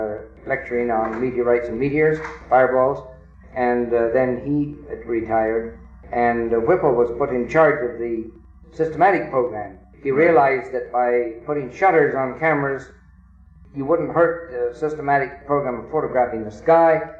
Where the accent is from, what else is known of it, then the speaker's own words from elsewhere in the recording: Japan; also born or lived in Toronto; I grew up in Japan, graduated from a Canadian academy, a Canadian high school in Japan, came to the University of Toronto